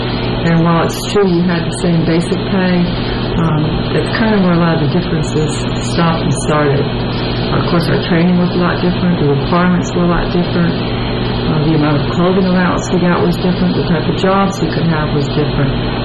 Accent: Buffalo, New York, United States; born there; Okay, I was born in Buffalo, New York.

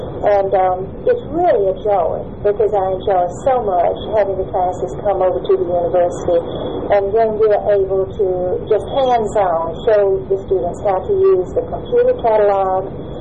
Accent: Anniston, Alabama, United States; I was born in Anniston, Alabama, which is right down the road from Jacksonville, and I grew up there.

